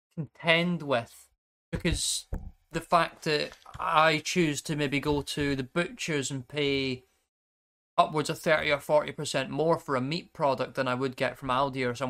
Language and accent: English; Glasgow, Scotland, United Kingdom; I grew up in Glasgow, and given the bits of that I grew up in, and how very much it was all a new town